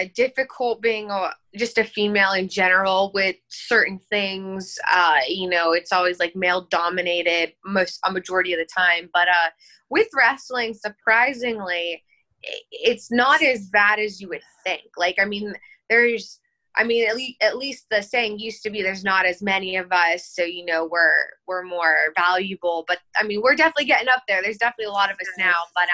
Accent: North Carolina, United States; born there; now in Pittsburgh, United States; Actually, I was born in North Carolina.

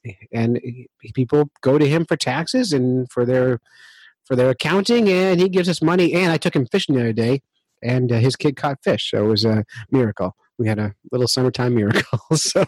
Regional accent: Camden, New Jersey, United States; I'm from Camden, New Jersey.

